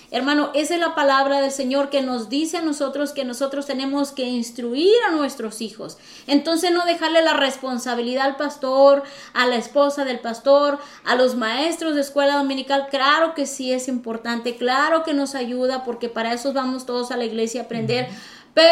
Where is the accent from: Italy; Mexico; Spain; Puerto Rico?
Mexico; now in United States; Voy a hablar por los mexicanos porque nosotros somos mexicanos.